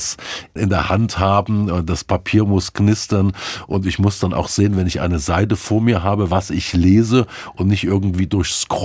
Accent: Burgstädt, Saxony, Germany; born there; Burgstedt in Sachsen.

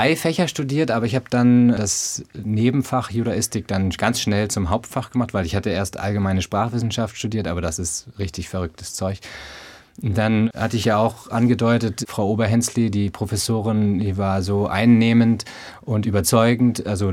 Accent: East Germany, Germany; Also als Ossi und also was man so von dem anderen weiß und nicht.

